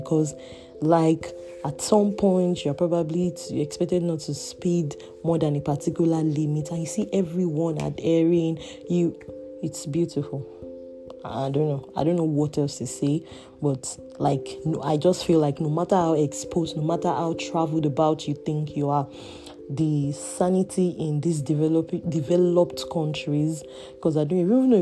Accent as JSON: {"language": "English", "country": "Nigeria", "said": "if you, as a Nigerian, you know, when you want to go and fill your gas"}